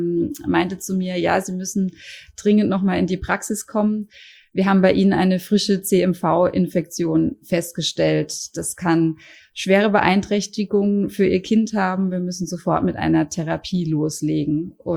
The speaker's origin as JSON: {"language": "German", "town": "Karlsruhe", "region": "Baden-Württemberg", "country": "Germany", "said": "Ich komme aus Karlsruhe, bin 40 Jahre alt und Mama von zwei Kindern."}